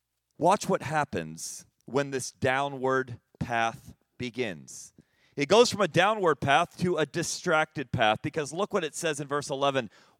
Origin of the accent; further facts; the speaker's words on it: Senegal; Growing up in Senegal, they had this terrible thing in our neighborhood frequently called folion.